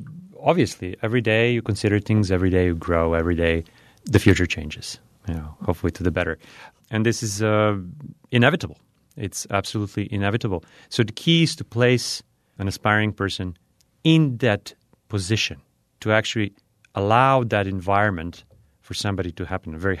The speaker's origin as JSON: {"language": "English", "country": "Serbia", "lives_now": "United States", "said": "in my home country of Serbia."}